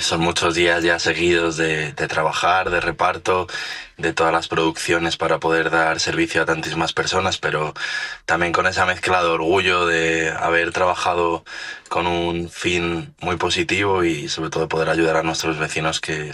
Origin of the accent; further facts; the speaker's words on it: Navalacruz, Castile and León, Spain; Yo soy de un pueblo muy cercano a donde empezó el incendio, el fuego empezó en Burgondo y yo soy de Navalacruz, que está apenas a 10 minutos en coche.